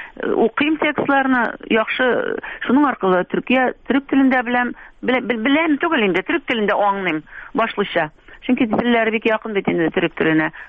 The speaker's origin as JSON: {"language": "Tatar", "region": "Bashkortostan", "country": "Russia", "also_born_or_lived": "Kazan"}